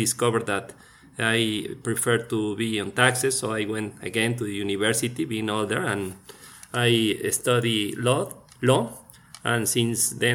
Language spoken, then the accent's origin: English; Mexico; I am from Mexico